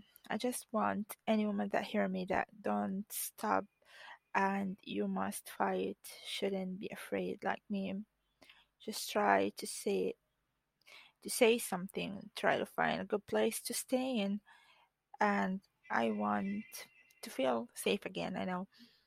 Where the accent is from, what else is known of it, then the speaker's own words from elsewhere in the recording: Egypt; I'm from Egypt and I'd like to share something about me.